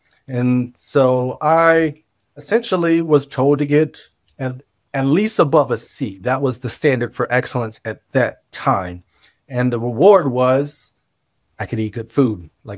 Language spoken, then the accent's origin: English; Virginia, United States; moved away as an adult; now in New York City, United States; I hail from Virginia. And I moved up to New York City at age 21. And I've been there ever since.